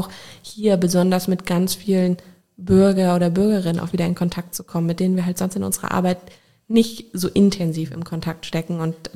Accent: Koblenz, Rhineland-Palatinate, Germany; Ich bin in Koblenz schon zur Schule gegangen und jeder geht weg und ja, man muss immer mal weg gewesen sein.

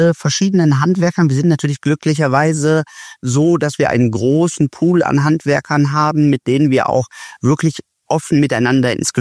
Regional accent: Cologne, North Rhine-Westphalia, Germany; ich komme aus Köln

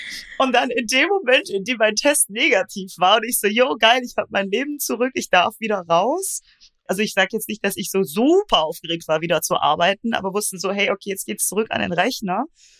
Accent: Baden-Württemberg, Germany; ich komme aus Baden-Württemberg

